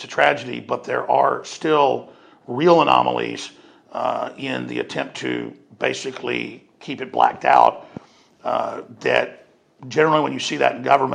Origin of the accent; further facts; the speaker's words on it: Rockwall, Texas, United States; And so I think it's part of that process of me growing up in Rockwall, Texas, and watching the police steal drugs and then conduct anti-drug programs at the school.